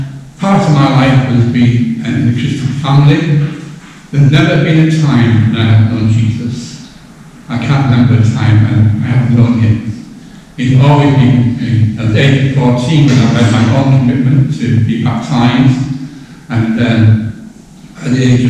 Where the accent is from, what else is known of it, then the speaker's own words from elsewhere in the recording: Barrow-in-Furness, North West England, United Kingdom; born there; Well, I was born in Barrow-in-Furness in 1940. As a young baby, I was about 6 months old.